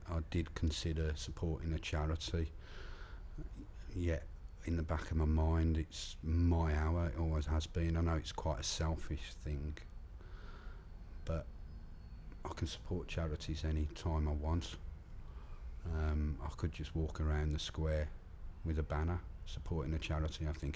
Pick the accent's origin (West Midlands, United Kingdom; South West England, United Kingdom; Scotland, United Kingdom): West Midlands, United Kingdom; Birmingham; born there; I was born in Aston in Birmingham, in a slum. Bathed in a metal bath in front of the fire. Yeah, I'm that old.